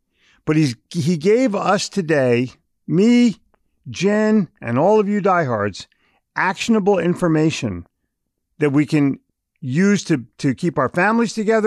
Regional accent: New York, United States; also born or lived in Philadelphia; I'm from New York and Philadelphia.

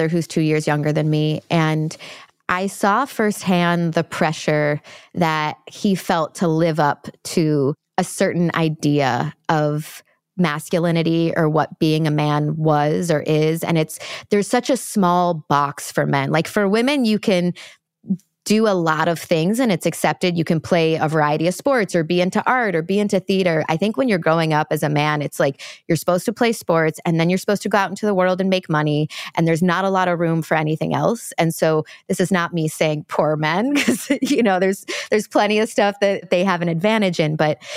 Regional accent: Midwest, United States; I'm from the Midwest, so I hold doors for everybody.

